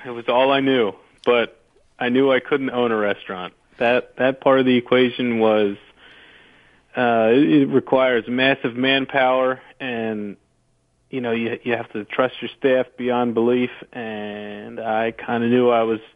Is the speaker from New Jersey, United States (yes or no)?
yes; Princeton, New Jersey, United States; And I grew up in Princeton, New Jersey.